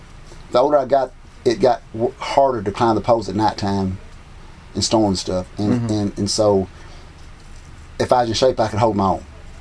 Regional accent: Jackson, Tennessee, United States; I am from Jackson, Tennessee.

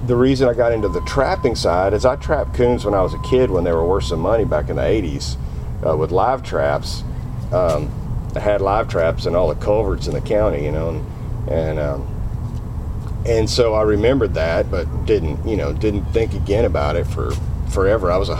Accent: Goldthwaite, Texas, United States; also born or lived in Chicago; No, I was born and raised there in Goldthwaite, and then I moved off, went to college, and lived in Chicago for several years, then moved back.

